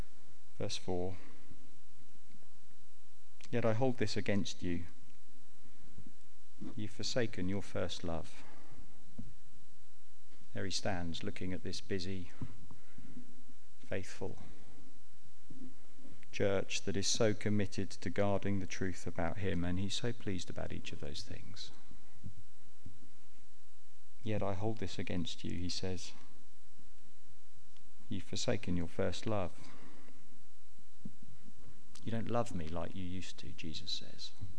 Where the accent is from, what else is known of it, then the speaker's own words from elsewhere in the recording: England, United Kingdom; Most of us, we're English, which means that we find it very hard to talk about love, don't we, let alone to try and measure it.